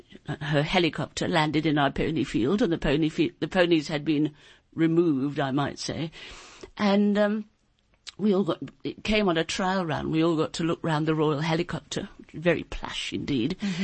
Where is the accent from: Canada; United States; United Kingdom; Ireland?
United Kingdom; England; When I was about 10 years old, and I grew up in England, as you can probably gather